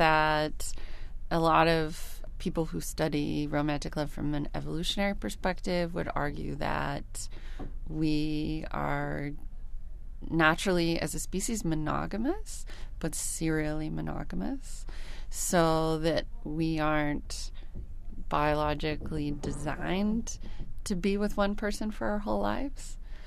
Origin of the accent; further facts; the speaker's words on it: United States; I'm an American, so I've been watching all the political changes with legalizing gay marriage in the States right now